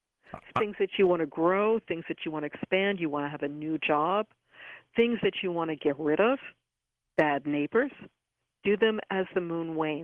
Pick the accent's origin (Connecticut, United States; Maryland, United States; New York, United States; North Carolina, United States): New York, United States; or, you know, I'm from New York, so Tony